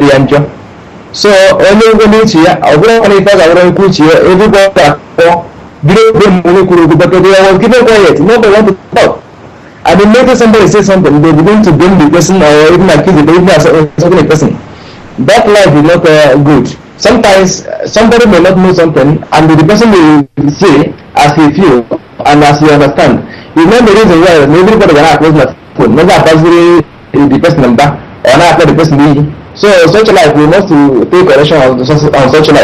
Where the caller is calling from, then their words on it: Dakar, Senegal; From the Dakar, Senegal.